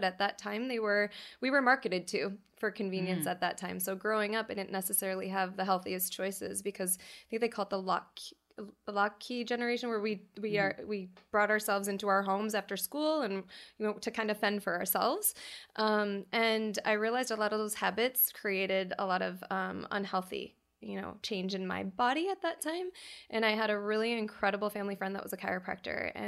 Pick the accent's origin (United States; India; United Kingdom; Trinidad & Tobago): United States; North Dakota; It feels like home. I'm from North Dakota in a small family farm, so everybody is extremely welcoming, and it just feels right.